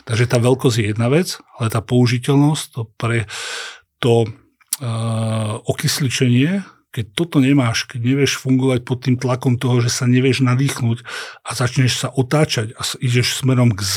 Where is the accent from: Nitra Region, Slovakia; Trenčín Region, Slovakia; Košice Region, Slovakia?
Trenčín Region, Slovakia; Trenčín; Máme to šťastie, že sme z Trenčína.